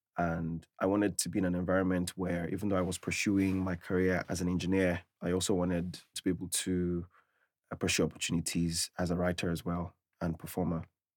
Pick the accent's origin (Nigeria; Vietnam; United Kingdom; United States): Nigeria; moved away as an adult; now in Ireland; and I am from Nigeria, West Africa.